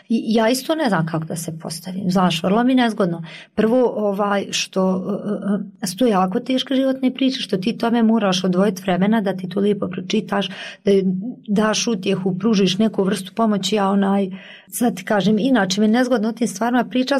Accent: Kalesija, Tuzla Canton, Bosnia & Herzegovina; ja sam iz Kalesije

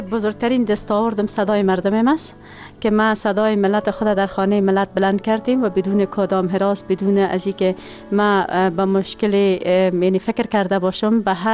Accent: Charikar, Parwan, Afghanistan; در ولایت پروان قریه سیادان متولد شدیم، در خانواده روشن فکر و تحصیلات ابتدایی خود در مکتب نمبر 2 شهر چاریکار و دوره لیسه خود در لیسه هوره جلالی با پایان رساندیم

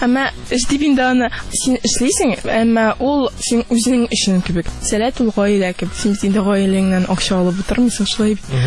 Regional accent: Almetyevsk, Tatarstan, Russia; Мин үзем Әлмәттән, КДУның журфагында укыйм, 4-нче курста

